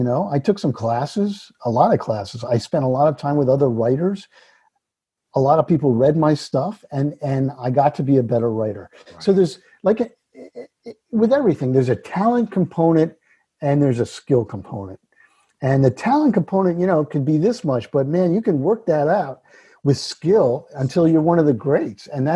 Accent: New Jersey, United States; I grew up on the ocean. I grew up in Jersey on the shore.

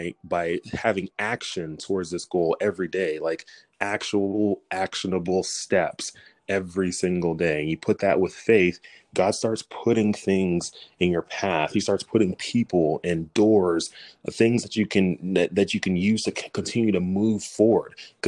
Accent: Dallas, Texas, United States; went back to Nigeria, married my mom, brought her back here, had me and my two brothers and my sister, and we grew up in Dallas.

